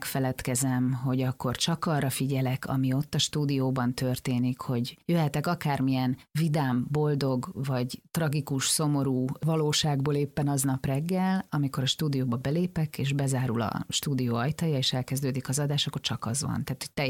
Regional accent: Szarvas, Békés, Hungary; born or raised there

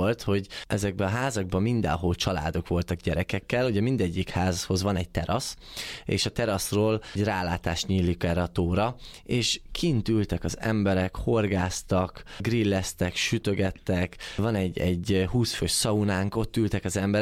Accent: Hungary; Tehát nekem az nagyon fontos, hogy ismerjem a környezetemet. Ugye itt nőttem fel gyerekként. Magyarország az pótolhatatlan.

